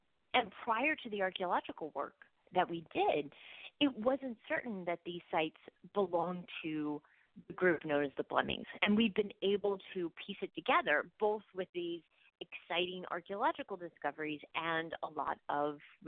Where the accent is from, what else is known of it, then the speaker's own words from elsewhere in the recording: St. Louis, Missouri, United States; And there was a museum where I grew up in St. Louis, but it was mostly books.